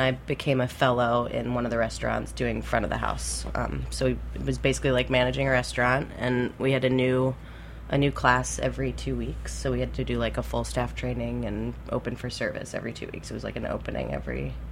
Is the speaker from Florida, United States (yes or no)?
yes; Key West, Florida, United States; because I grew up in Key West, and that was a big deal there.